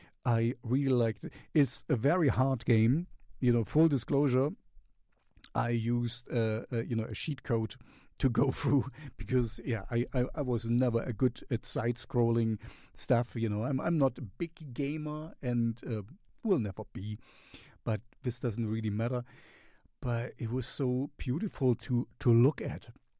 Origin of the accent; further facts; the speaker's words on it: East Germany, Germany; I grew up in the Russian zone, as you might know if you follow me.